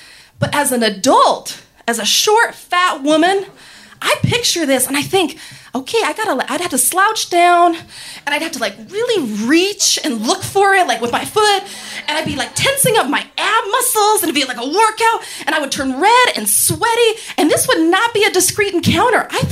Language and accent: English; Reno, Nevada, United States; I'm from Reno, Nevada.